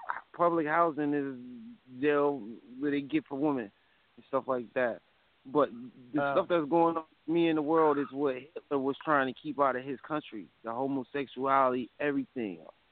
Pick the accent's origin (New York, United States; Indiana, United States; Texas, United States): New York, United States; Brooklyn; now in Syracuse, United States; I'm from Brooklyn. I'm up here in upstate New York, Syracuse right now.